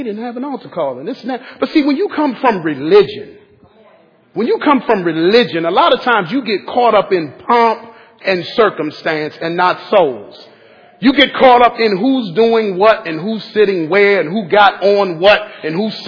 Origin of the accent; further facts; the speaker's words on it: Washington, District of Columbia, United States; I grew up in Washington, D.C., grew up in Southeast Washington, born and raised. Holla. Born and raised.